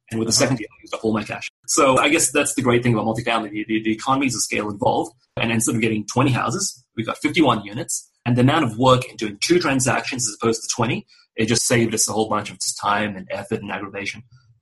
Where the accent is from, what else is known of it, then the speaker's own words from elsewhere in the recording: Australia; also born or lived in Malaysia; was actually born in Malaysia, a predominantly Muslim country, to a Chinese mother and an Indian father. I grew up in Australia and did most of my schooling there. I currently now live in the U.S. and attend a Jewish synagogue.